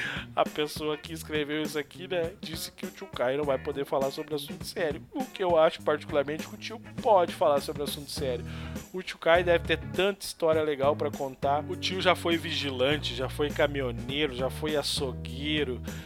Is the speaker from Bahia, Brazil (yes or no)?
no; Novo Hamburgo, Rio Grande do Sul, Brazil; born there; now in Sapiranga, Brazil; Eu tô falando agora pra todo mundo desde Sapiranga. Sapiranga é aqui no Rio Grande do Sul. Eu não nasci em Sapiranga, eu nasci em Novo Hamburgo, mais especificamente em Canudos.